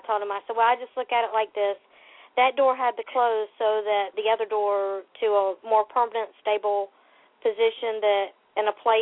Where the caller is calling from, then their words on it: South Carolina, United States; I'm calling from South Carolina.